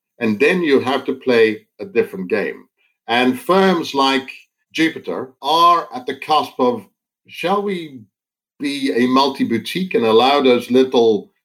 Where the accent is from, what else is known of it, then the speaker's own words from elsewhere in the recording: Netherlands; When I grew up in the Netherlands, Robeco was almost a monopolist in the country.